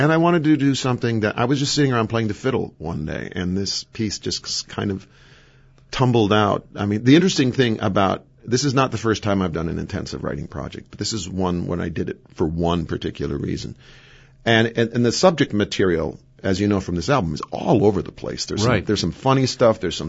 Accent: Wausau, Wisconsin, United States; I grew up in Wausau, and I have never been to the Rothschild Pavilion.

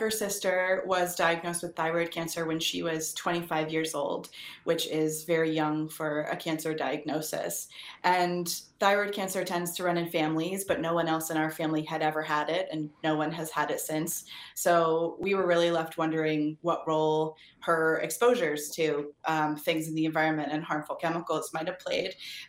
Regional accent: Pennsylvania, United States; My sister and I grew up in Pennsylvania.

